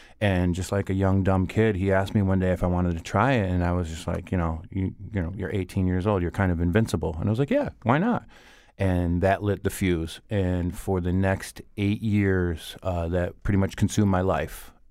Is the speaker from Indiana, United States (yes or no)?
no; Bristol, Connecticut, United States; I grew up in Bristol, right where I work. And I went to Bristol Central High School. I graduated in 1997. And years later, I moved to the Hartford area, and I've lived here ever since.